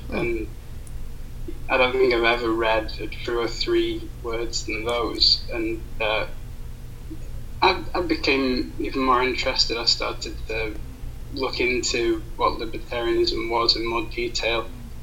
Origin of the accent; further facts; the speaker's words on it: Florida, United States; accent: southern; my accent, there's like a big twinge of southernness. I'll say things like y'all and everything. But, you know, I'm from Florida. I don't really have much of an accent.